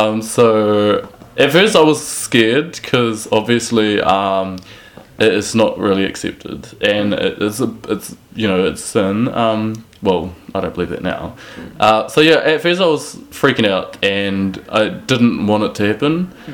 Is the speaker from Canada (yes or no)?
no; Tauranga, Bay of Plenty, New Zealand; now in Whanganui, New Zealand; I'm 21, and I only lived in Whanganui for coming on 2 years, so I'm originally from Tauranga.